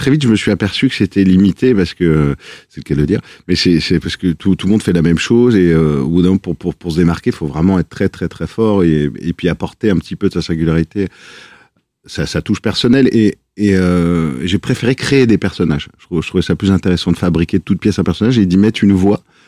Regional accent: Marseille, Provence-Alpes-Côte d'Azur, France; accent: Marseille; now in Paris suburbs, France; je suis né en banlieue parisienne et j'ai passé mon enfance à Marseille. Et je suis revenu en banlieue parisienne, dans le 9-4.

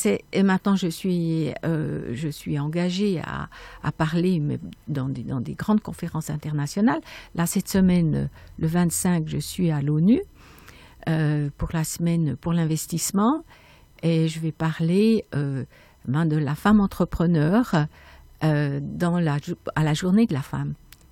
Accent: Porrentruy, Jura, Switzerland; moved away as an adult; now in Biel, Switzerland; parce que je suis jurassienne, hein, donc j'ai grandi à Porrentruy. Et je suis venue à Bienne, mais bon, bah maintenant, il y a déjà plus de 40 ans.

